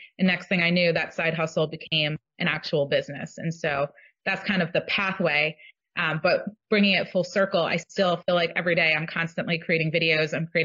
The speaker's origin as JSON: {"language": "English", "region": "New Jersey", "country": "United States", "said": "and I'm from New Jersey, so New York was just a train ride away."}